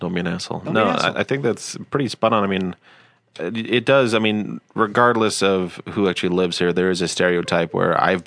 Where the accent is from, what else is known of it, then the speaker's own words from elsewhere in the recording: Utah, United States; And we're like, yeah, we're from Utah.